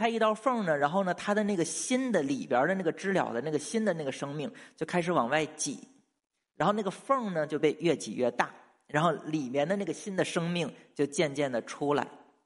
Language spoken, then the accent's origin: Chinese; Hebei, China; 我小时候，我河北人也吃